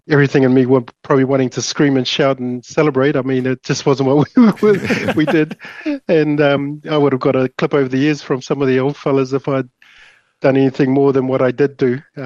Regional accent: Auckland, New Zealand; growing up in West Auckland. We had a smallish house, but we had probably anything from 12 to 14 people living in that home.

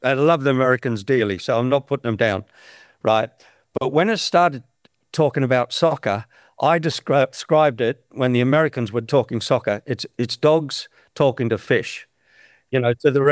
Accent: New South Wales, Australia; The fact that I'm Australian, and particularly this part of Australia, which is God's country, working class. I'm looking over Newcastle Harbour now.

